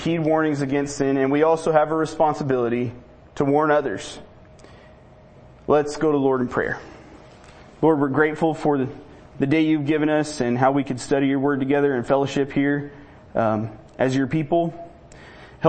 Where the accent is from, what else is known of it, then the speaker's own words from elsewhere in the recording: Pacific, Washington, United States; I'm responsible to go tell Pacific and greater King County, since it's my hometown and the area around it.